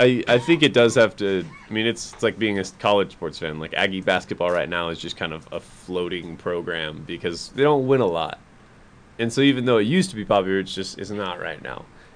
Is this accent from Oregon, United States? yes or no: yes; Salem, Oregon, United States; I'm from Salem, and Portland won, like, the MLS thing last year.